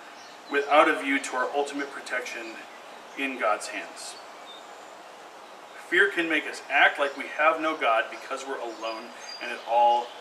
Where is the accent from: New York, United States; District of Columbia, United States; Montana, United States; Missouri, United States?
Missouri, United States; St. Louis; I was from North County, after all, and I wanted to stand alongside my friends of color to show that I cared about their safety and about my town